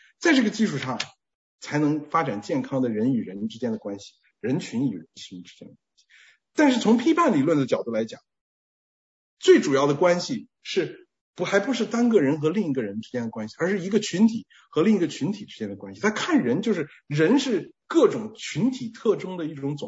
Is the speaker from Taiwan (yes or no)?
no; China; 当然我想我们从大陆来的，尤其是比较上年的，一下子就能看得出来